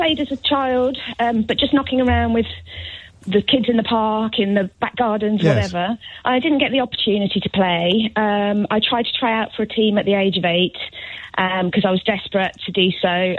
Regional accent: Birmingham, West Midlands, United Kingdom; I feel more myself. I grew up in Birmingham.

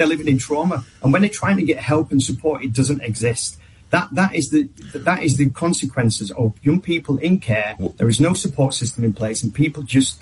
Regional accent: Halifax, Yorkshire and the Humber, United Kingdom; I'm from Halifax, West Yorkshire.

